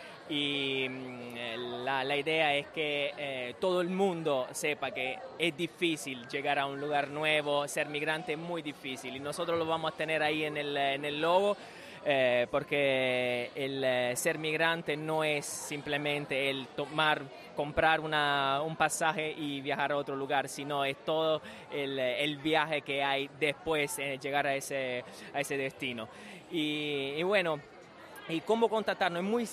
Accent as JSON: {"language": "Spanish", "country": "Italy", "second_language": "Spanish", "lives_now": "Ireland", "said": "Yo soy italiano, yo no soy hispanohablante como madrelingua, pero bueno, estoy bien conectado con la comunidad."}